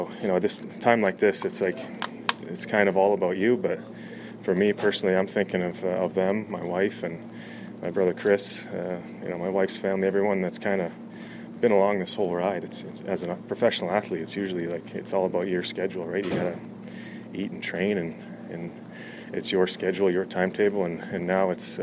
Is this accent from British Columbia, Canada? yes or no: no; Winnipeg, Manitoba, Canada; born there; but I was born here in Winnipeg